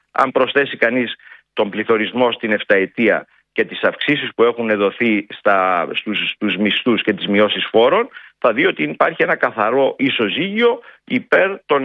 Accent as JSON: {"language": "Greek", "region": "Thessaly", "country": "Greece", "tie": "born or raised there", "said": "λένε στην πατρίδα μου, τη Θεσσαλία"}